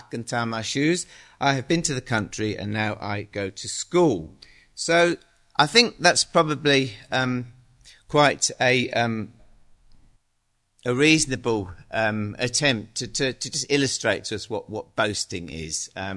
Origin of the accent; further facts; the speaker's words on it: England, United Kingdom; The background to this is that, as you probably know, I grew up in England.